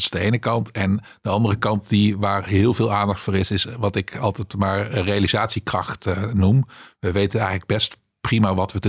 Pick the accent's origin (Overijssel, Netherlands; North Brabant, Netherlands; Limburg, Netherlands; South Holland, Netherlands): Limburg, Netherlands; now in Utrecht, Netherlands; Ik ben geboren en getogen in Noord-Limburg, daarna in Utrecht terechtgekomen.